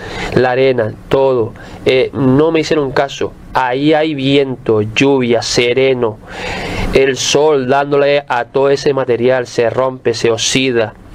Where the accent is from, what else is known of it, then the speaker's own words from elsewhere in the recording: Morro Jable, Canary Islands, Spain; Si yo soy de aquí de Morro de toda la vida, niño de aquí del municipio, de Morro